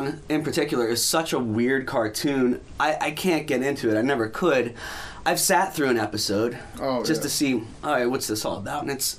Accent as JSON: {"language": "English", "country": "United States", "said": "I mean, as an American, I think we're supposed to drink coffee."}